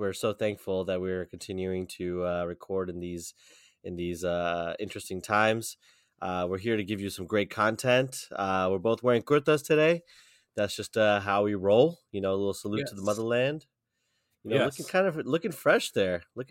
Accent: New York, United States; So Maz and I are both Pakistani, but, you know, we grew up here in the States. We grew up here in the U.S. I was born in New York.

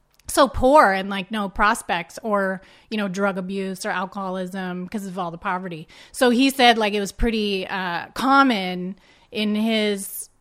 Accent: Canada; also born or lived in Ottawa / Montreal; I grew up in Ottawa and then in Montreal, so I was Canadian too, but I was like in the city.

